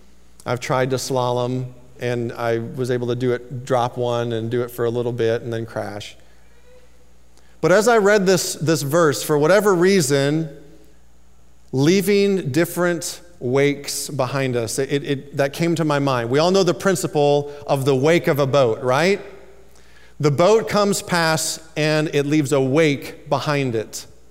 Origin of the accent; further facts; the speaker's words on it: Iowa, United States; now in Chicago, United States; I grew up in Iowa, and all teenagers, I think most teenagers have that desire to wanna go fast. I moved to Chicago